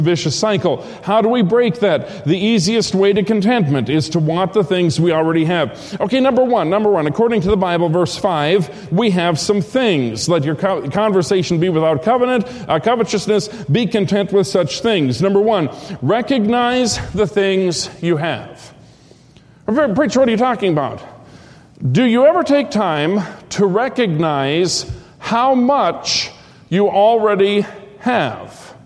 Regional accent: Minnesota, United States; there were lumber mills and lumber camps in the northern United States, state I grew up in Minnesota.

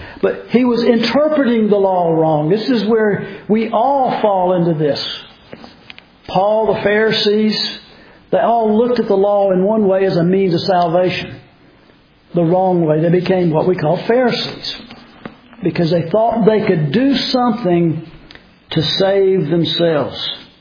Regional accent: Savannah, Georgia, United States; Main reason I think is because he came to Savannah, my hometown.

